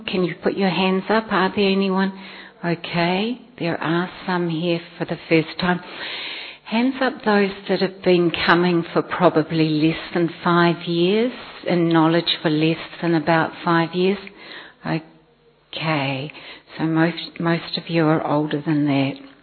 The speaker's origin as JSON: {"language": "English", "country": "New Zealand", "said": "So, I come from New Zealand, and locally I am a teacher, secondary teacher"}